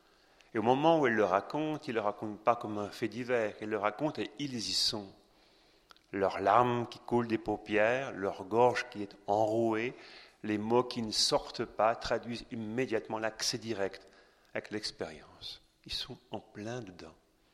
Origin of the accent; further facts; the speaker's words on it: Besançon, Bourgogne-Franche-Comté, France; je suis français, je viens de Besançon